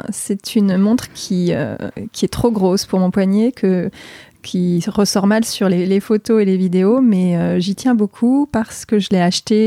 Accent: Auvergne-Rhône-Alpes, France; Je suis née en région grenobloise. Mes parents habitaient d'abord dans un immeuble à Échirolles, et puis ensuite, mais j'ai pas de souvenir de cette période-là, et puis j'ai vécu dans des petits villages en région grenobloise.

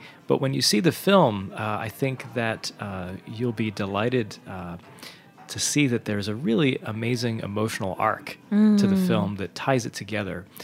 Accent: United States; for me as an American trying to inhabit a sound world that I don't really live and breathe in was going to come across as inauthentic.

